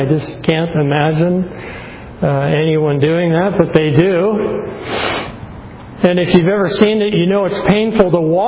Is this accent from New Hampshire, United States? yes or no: yes; New Hampshire, United States; I was raised in New Hampshire, as some of you know, and every year my family would go to the county fair.